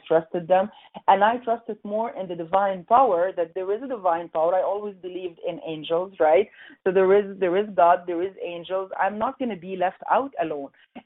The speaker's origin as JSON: {"language": "English", "country": "Egypt", "tie": "born or raised there", "said": "Growing up in Egypt by that time, long time ago"}